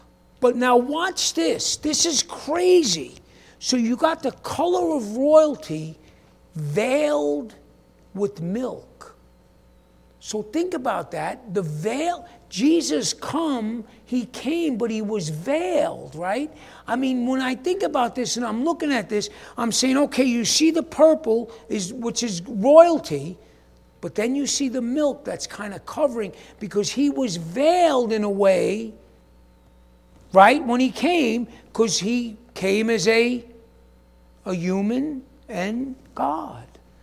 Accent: New York, United States; I'm from New York. How do I know what a steed is?

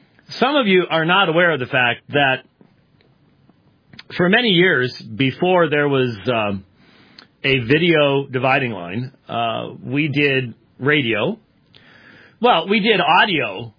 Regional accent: Scotland, United Kingdom; because, you know, I'm Scottish.

